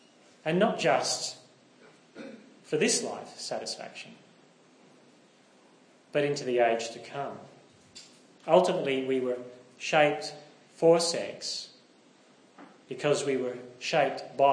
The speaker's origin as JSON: {"language": "English", "region": "Northern Ireland", "country": "United Kingdom", "said": "I'm from Northern Ireland. Yeah, long time ago. The more nervous I get, the more I sound Northern Irish. So today I was very Northern Irish."}